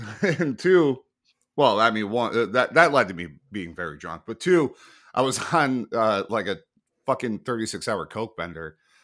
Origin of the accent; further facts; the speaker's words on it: Sycamore, Illinois, United States; Sycamore is a small town. You know everybody. How the fuck do I not know this guy? And I get there, I'm like, oh my God, you married the guy that I grew literally across the fucking street from.